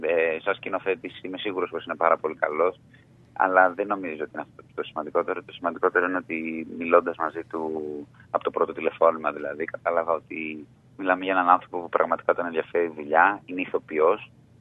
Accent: Greece; για το πόσο ξεχωριστοί νιώθουμε που είμαστε Έλληνες

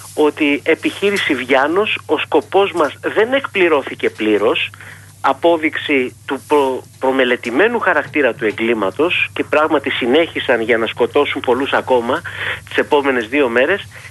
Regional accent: Amyras, Crete, Greece; στο χωριό μου στα Αμυρά, που ήταν το επίκεντρο της θυσίας με 114 νεκρούς αμυριώτες

